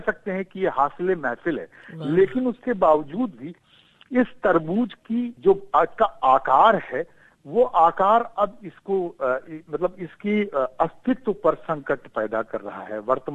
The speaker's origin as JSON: {"language": "Hindi", "town": "Allahabad", "region": "Uttar Pradesh", "country": "India", "said": "मैं चूंकि इलाहाबाद का रहने वाला हूँ और इलाहाबाद का रहने की वजह से"}